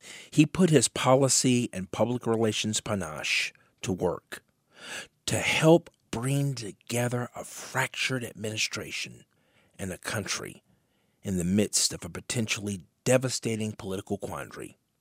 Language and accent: English; South Fulton, Tennessee, United States; As a child growing up in South Fulton, Tennessee, I watched the Watergate hearings on television.